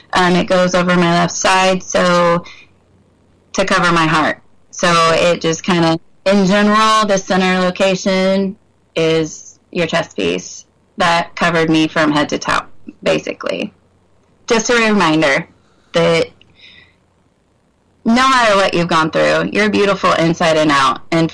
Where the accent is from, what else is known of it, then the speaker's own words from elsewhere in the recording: Kokomo, Indiana, United States; I graduated from Oconoqua High School.